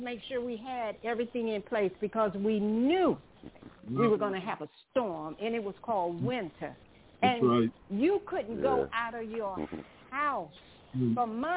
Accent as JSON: {"language": "English", "region": "North Carolina", "country": "United States", "tie": "born or raised there", "said": "I grew up in Western North Carolina. Western North Carolina is 2,200 feet above sea level."}